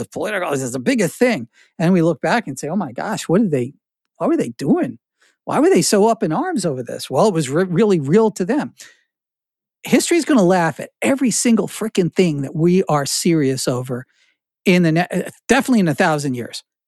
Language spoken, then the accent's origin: English; Edison, New Jersey, United States; Edison Museum down the street in Menlo Park. You know, I grew up around Menlo Park Mall and junk like that.